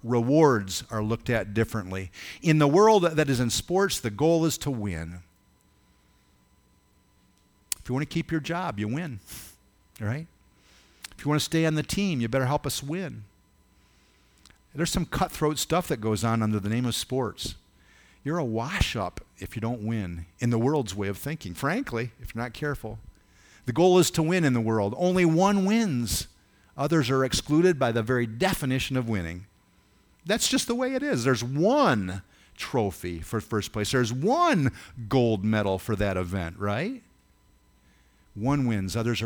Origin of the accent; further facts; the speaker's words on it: Ithaca, New York, United States; rah, rah, rah, we're from Ithaca. Boo, boo, boo, you're from wherever. For me, it was Cortland.